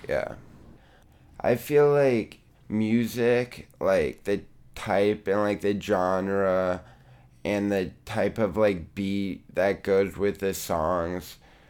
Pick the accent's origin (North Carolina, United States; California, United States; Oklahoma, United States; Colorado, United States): California, United States; San Francisco; I'm 18. I'm from San Francisco, born and raised.